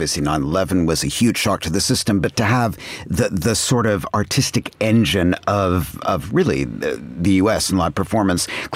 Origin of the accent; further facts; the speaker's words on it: New York City, New York, United States; now in London, United Kingdom; I, of course, have been here in London, but I'm a New Yorker, and this is my home city.